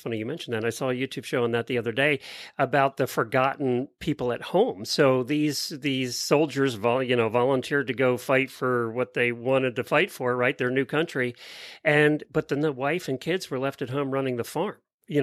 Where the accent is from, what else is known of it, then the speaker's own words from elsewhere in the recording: Pennsylvania, United States; You got to spend some time where I grew up in Pennsylvania.